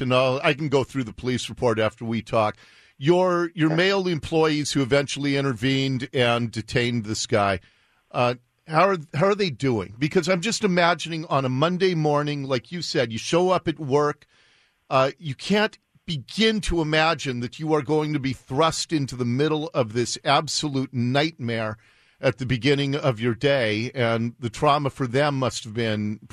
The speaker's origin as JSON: {"language": "English", "town": "Seattle", "region": "Washington", "country": "United States", "tie": "born or raised there", "said": "I grew up in Ballard, Jennifer, and when I go into Ballard now, it's shocking to me because the change, I see it every few months."}